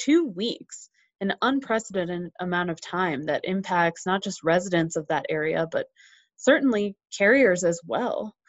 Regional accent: Colorado, United States; here in my home state of Colorado.

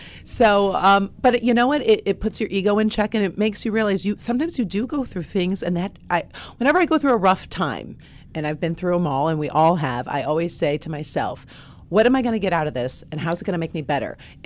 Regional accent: Chicago, Illinois, United States; Born and raised in Chicago.

